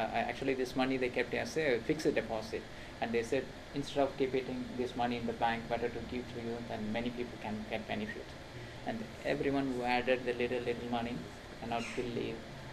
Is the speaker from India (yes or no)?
yes; India; English is a second language; "Are you from India?" I said, "Yes, I'm from India."